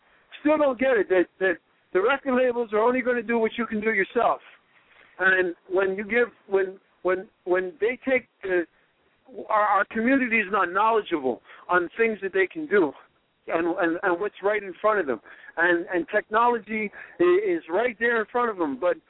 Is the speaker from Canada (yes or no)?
yes; Canada; You know, I'm from Canada, and I grew up listening to you.